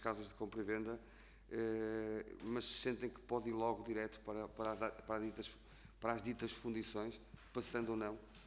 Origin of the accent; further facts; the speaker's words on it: Viana do Castelo, Norte, Portugal; eu sou oriundo de Viana do Castelo